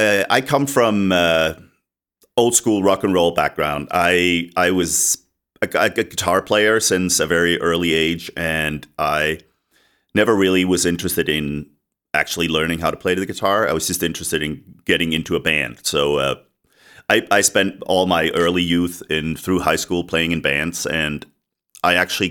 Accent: Copenhagen, Capital Region of Denmark, Denmark; I built a studio in Copenhagen, where I come from. I was born in Denmark

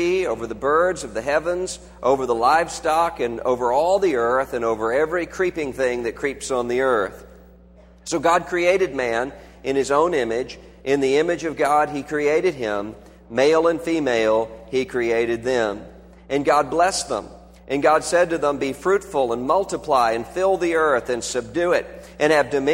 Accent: Biloxi, Mississippi, United States; my mind all day long is on my family and friends and acquaintances back in my hometown, Biloxi, Mississippi

